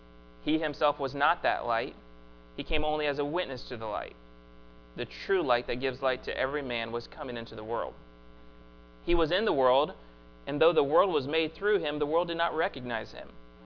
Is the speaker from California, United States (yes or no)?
no; Tampa, Florida, United States; And I'm from Tampa, right? So I've seen like as many snowstorms as I've never seen a snowstorm before. So I hadn't seen snow until I was in my 20s.